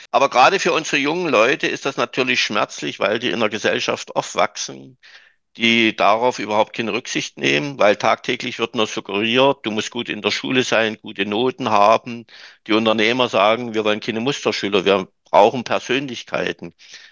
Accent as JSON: {"language": "German", "region": "East Germany", "country": "Germany", "said": "Ich komme noch aus der DDR. Ich habe das 89 gesehen."}